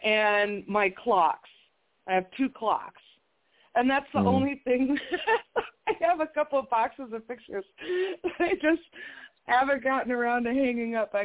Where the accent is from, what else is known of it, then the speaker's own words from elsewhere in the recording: Minnesota, United States; moved away; Yeah, I'm pretty glad that I moved away from Minnesota 25 years ago. And the last time I was there, I haven't been there for 8 years, but it's nothing like the place that I grew up in.